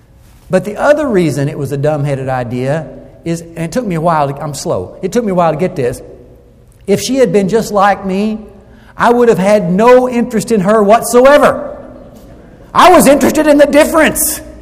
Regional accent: the South, United States; My wife, bless her heart, you know, I'm from the American South.

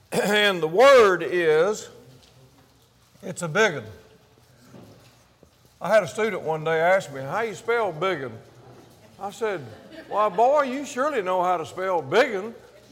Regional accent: Mississippi, United States; And I'm saying, well, fine, I'm from Mississippi.

